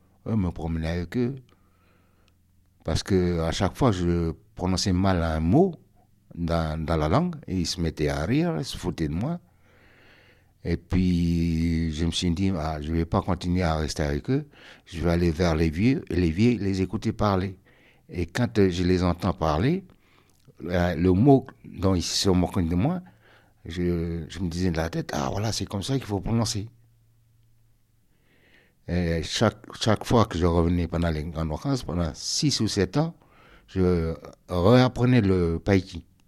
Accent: Koné, North Province, New Caledonia; Je suis originaire de la tribu de Tiawe, à Kone, en Nouvelle-Calédonie. J'ai grandi à la Tiawe, même. J'ai fait ma scolarité à Tiawe.

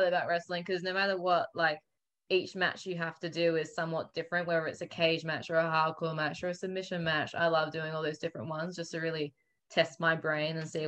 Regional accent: Newcastle, New South Wales, Australia; now in Sydney, Australia; I grew up in Newcastle, which is 2.5 hours from Sydney. So they still live there, obviously, and I'm in Sydney.

